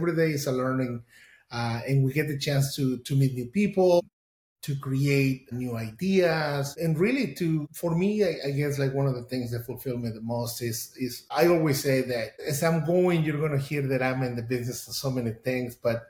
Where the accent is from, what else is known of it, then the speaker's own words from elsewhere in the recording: Mexico City, Mexico; now in Illinois, United States; I'm from Mexico City. I live now in Illinois. My mom and dad both are indigenous of the land in Mexico. My dad is Purépecha. My mom is Otomi.